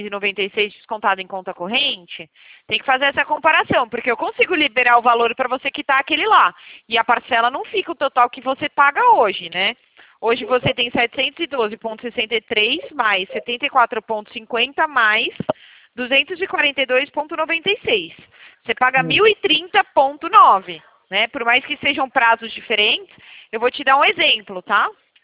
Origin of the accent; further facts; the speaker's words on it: Limeira, São Paulo, Brazil; Eu sou de Limeira.